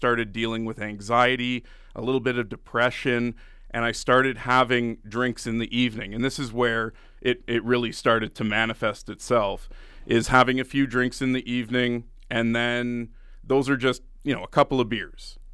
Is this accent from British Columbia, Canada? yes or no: no; Ottawa, Ontario, Canada; moved away as an adult; So I was born and raised in Ottawa. I'm going from, you know, the big city to the small city.